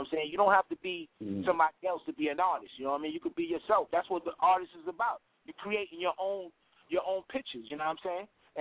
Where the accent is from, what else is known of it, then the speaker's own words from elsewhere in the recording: Astoria, New York, United States; I grew up in the Astoria Projects, and I used to do DJing in the community centers.